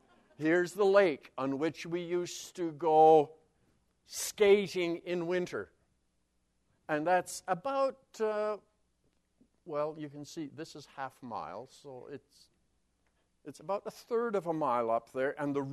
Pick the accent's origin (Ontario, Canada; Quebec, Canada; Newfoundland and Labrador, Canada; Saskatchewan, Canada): Saskatchewan, Canada; Borden; Here is my hometown of Borden, just off the North Saskatchewan River. I grew up in the RM of Great Bend, rural municipality of Great Bend, named after the Big Bend in the North Saskatchewan River. This is home.